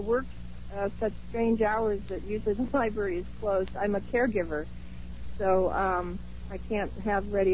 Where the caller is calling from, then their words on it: Post Falls, Idaho, United States; I'm calling from a little town called Post Falls, Idaho.